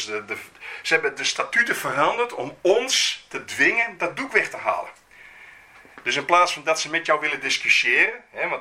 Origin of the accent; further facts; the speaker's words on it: Friesland, Netherlands; Wij wonen hier in Friesland, dan zeg je hier. We zitten hier in Groningen. Wij komen uit Friesland